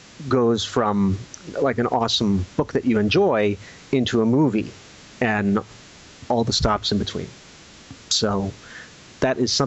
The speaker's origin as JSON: {"language": "English", "town": "Montgomery Village", "region": "Maryland", "country": "United States", "tie": "born or raised there", "said": "It was tough growing up in Montgomery Village, Maryland."}